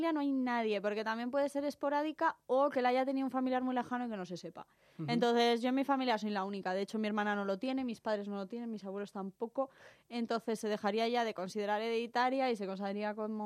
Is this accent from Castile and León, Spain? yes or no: yes; Burgos, Castile and León, Spain; also born or lived in Australia; now in Madrid, Spain; yo nací en Australia, pero nada, desde muy chiquitita, con un año y medio así, empecé a vivir en Burgos y ahí he crecido